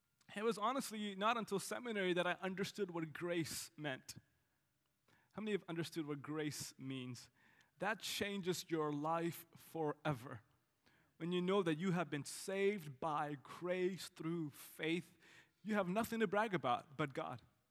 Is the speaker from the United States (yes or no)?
no; South India, India; I was born and raised in South India, a little while ago